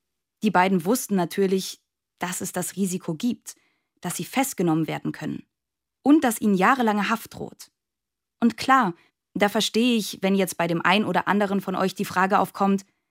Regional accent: Bavaria, Germany; Also in Bayern zum Beispiel, wo ich aufgewachsen bin

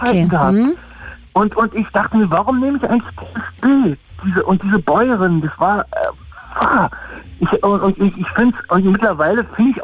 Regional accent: Potsdam, Brandenburg, Germany; also born or lived in Vienna; Bin Berliner gleich um die Ecke, Potsdam.

